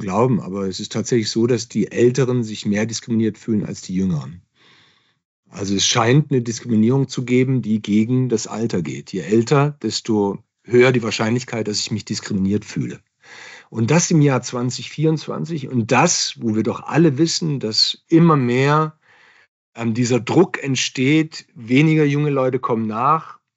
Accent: Baden-Württemberg, Germany; Ich meine, ich komme aus Baden-Württemberg.

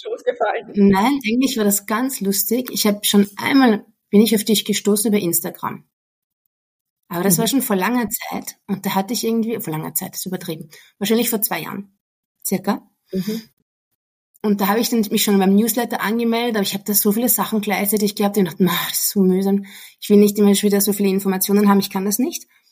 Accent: Vienna, Austria; first language de; ich bin 40. Ich bin Österreicherin, gebürtige Österreicherin, bin in Wien aufgewachsen und bis zu meinem 26. Lebensjahr war ich in Wien. Ich war komplett einsprachig, meine ganze Familie spricht eigentlich nur Deutsch.

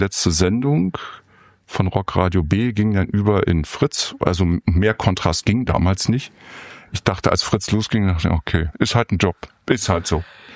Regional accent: Berlin, Germany; wo man als Berliner die beste Musik bekommen konnte

